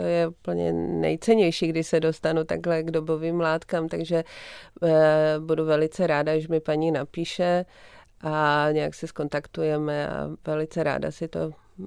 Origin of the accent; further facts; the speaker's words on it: Martin, Žilina Region, Slovakia; já můžu žít v Bratislavě, v Praze, ale v tom Martině, kde jsou ty hory, Martinské hole a malá velká fatra kolem dokola, kam se podíváte, tak tam to tak cítím, že tady jsem doma.